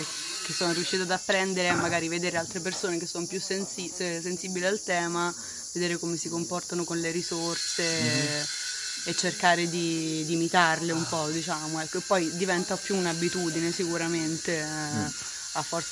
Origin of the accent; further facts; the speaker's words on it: Rome, Lazio, Italy; Io sono di Roma.